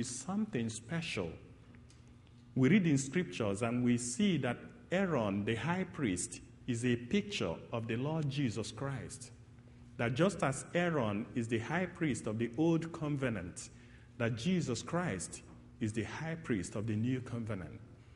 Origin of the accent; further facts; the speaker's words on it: Nigeria; So I am from Nigeria, one of those nations that came out of those kind of unity that didn't please God.